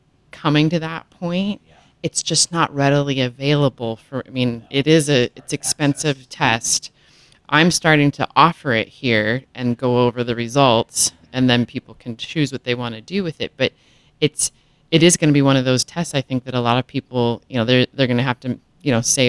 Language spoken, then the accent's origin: English; North Dakota, United States; And I'm from North Dakota, so I'm just going to highlight this